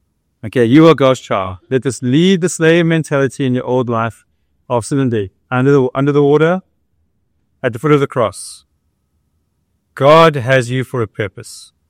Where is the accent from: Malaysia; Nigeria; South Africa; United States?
South Africa; English is a second language; I'm South Africa. I grew up in South Africa.